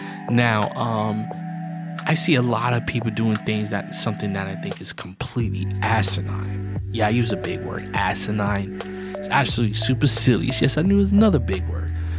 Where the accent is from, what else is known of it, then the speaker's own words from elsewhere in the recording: New York City, New York, United States; I'm from New York. I got that New York swag.